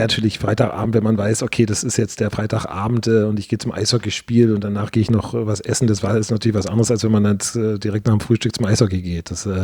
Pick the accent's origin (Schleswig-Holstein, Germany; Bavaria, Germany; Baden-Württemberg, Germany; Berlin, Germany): Berlin, Germany; damals als Berliner wurde man nicht großartig gefördert